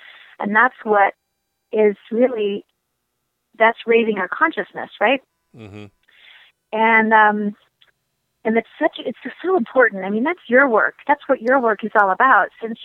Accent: Hoxie, Kansas, United States; He, in fact, is from my hometown, which is Hoxie, Kansas.

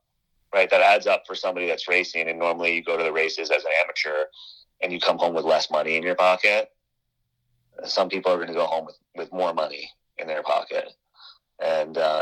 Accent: Northeast, United States; I'm from the Northeast

